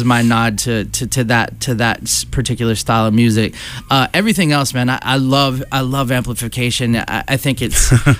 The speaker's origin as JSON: {"language": "English", "region": "West Virginia", "country": "United States", "tie": "born or raised there", "said": "I grew up in West Virginia"}